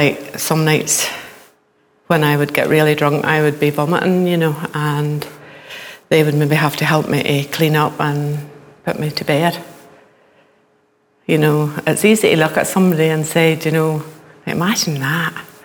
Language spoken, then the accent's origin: English; Ballymena, Northern Ireland, United Kingdom; I grew up in Elam Church in Ballymena quite a few years ago.